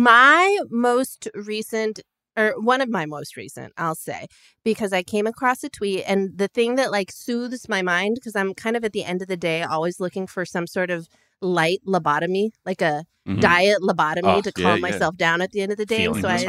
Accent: Chicago, Illinois, United States; It's like when growing up in Chicago, that was a big thing.

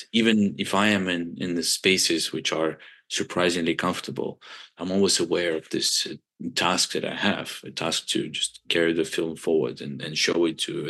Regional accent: Kharkiv, Kharkiv Oblast, Ukraine; And I went to Kharkiv, my hometown, which was heavily bombed.

